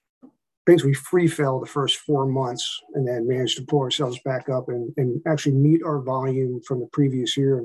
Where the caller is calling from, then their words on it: Richmond, Virginia, United States; Richmond, Virginia, mortgage industry